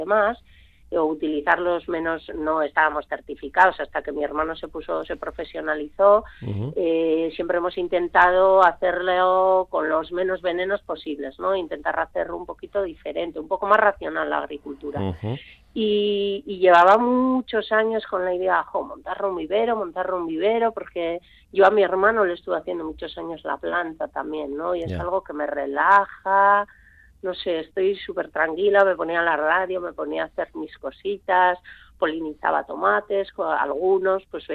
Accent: Bilbao, Basque Country, Spain; soy de Bilbao, pero toda mi infancia y toda la vida con mis padres, que son de Encartaciones los dos, uh-huh, pues siempre, todos los fines de semana, puentes, vacaciones, yo no sé lo que es ir de vacaciones al Mediterráneo. Siempre al pueblo

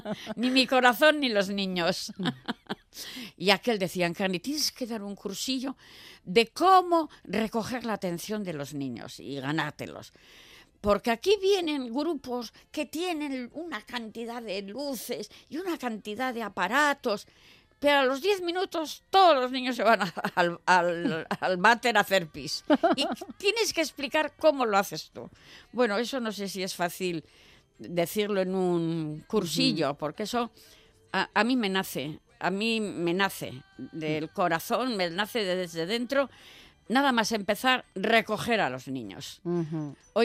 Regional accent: San Sebastián, Basque Country, Spain; mucha gente piensa que vivo en Tolosa, pero yo soy donostiarra.

